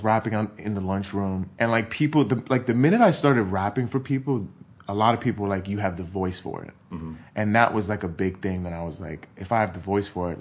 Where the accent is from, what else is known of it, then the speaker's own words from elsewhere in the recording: New York, United States; Maybe just growing up in New York, like the guys that I saw that I wanted to be like that were the coolest guys were like hip hop guys